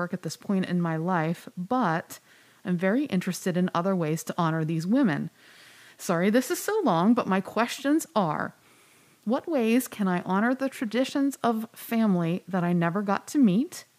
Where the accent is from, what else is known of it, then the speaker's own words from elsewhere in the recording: California, United States; I was raised in California and recently moved to Western New York.